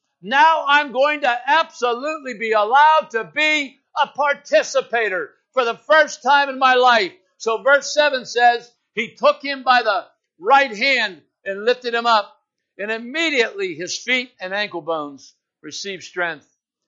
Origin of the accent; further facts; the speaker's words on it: Coppell, Texas, United States; He says, my backyard, this is my backyard. I was born and raised in Coppell.